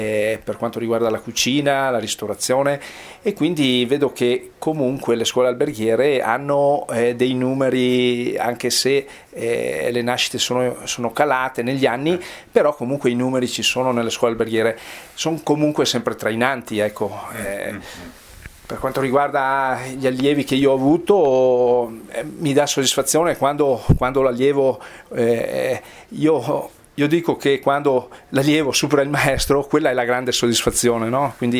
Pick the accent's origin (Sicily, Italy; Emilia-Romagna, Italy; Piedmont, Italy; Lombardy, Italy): Piedmont, Italy; Canale; io sono nato qua a Canale e sono affezionato al paese qui di Canale